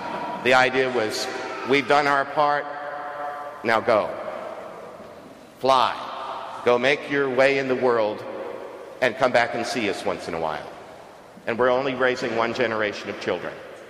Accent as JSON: {"language": "English", "region": "Texas", "country": "United States", "tie": "born or raised there", "said": "Where I grew up on the Texas coast, the fog was up and down all the time"}